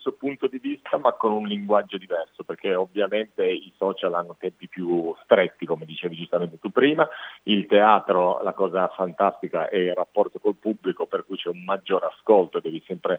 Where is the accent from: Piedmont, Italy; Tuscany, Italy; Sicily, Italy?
Piedmont, Italy; Turin; now in Milan, Italy; io sono un torinese trapiantato a Milano